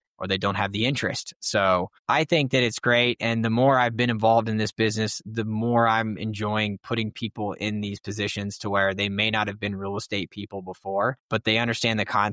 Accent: Texas, United States; I was drawn to it because I'm born and raised in Texas. Southern hospitality is a thing. We move at slower speeds.

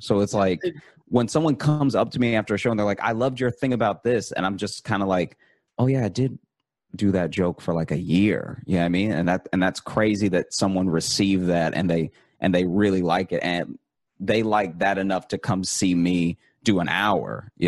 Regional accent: Louisiana, United States; also born or lived in Chicago; So I grew up in Louisiana and I started doing comedy in Chicago.

